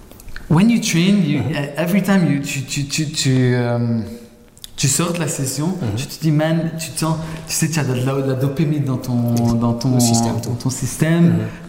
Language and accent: French; Lebanon; now in Montreal, Canada; Je suis venu du Liban et je suis venu à Montréal. J'ai commencé les études, j'habitais seul ici.